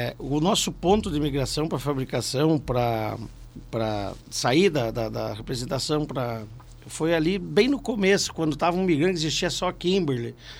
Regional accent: Cerro Largo, Rio Grande do Sul, Brazil; now in Passo Fundo, Brazil; Não, eu sou natural das Missões, mas me considero passofundense que estou 30 anos aí.

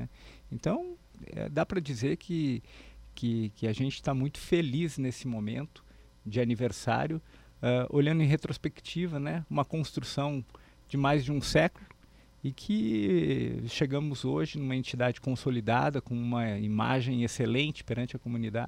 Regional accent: Cachoeira do Sul, Rio Grande do Sul, Brazil; now in Passo Fundo, Brazil; Mas eu lembro de quando eu era pequeno, criança, e não morava em Passo Fundo, sou natural de Cachoeira do Sul.

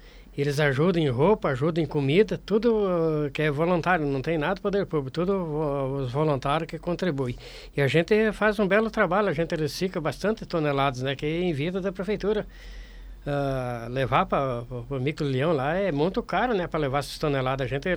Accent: Passo Fundo, Rio Grande do Sul, Brazil; Eu sou natural do interior de Passo Fundo, aqui de Tijuco Preto. Mas faz 32 anos que eu estou em Passo Fundo, eu moro aqui na São Luís.

